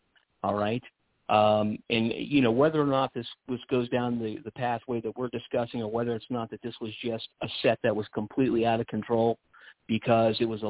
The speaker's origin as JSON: {"language": "English", "region": "West Virginia", "country": "United States", "tie": "born or raised there", "said": "I give you my home state of West Virginia and a guy named John Kennedy."}